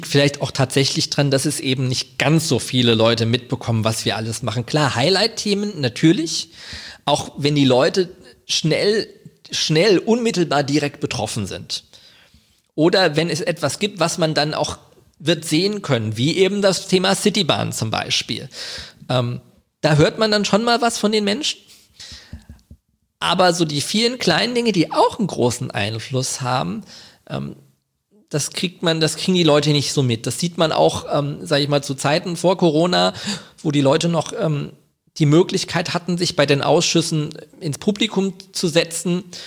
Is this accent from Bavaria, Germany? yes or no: no; Wiesbaden, Hesse, Germany; born there; now in Kassel, Germany; also ich bin gebürtiger Wiesbadener, muss man dazu sagen. Ich wohne in Kassel, aber ich bin tatsächlich in Wiesbaden geboren, nicht in Mainz.